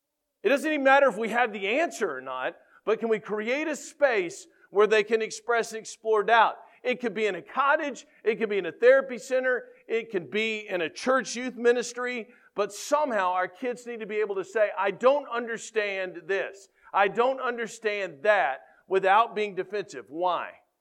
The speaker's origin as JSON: {"language": "English", "region": "Texas", "country": "United States", "said": "And I'm from Texas, so we still believe who won"}